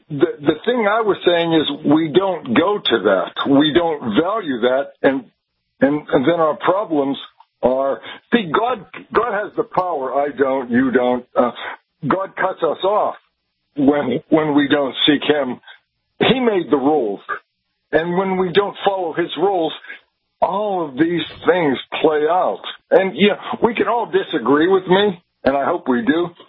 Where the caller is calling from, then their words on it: Pennsylvania, United States; From Western Pennsylvania.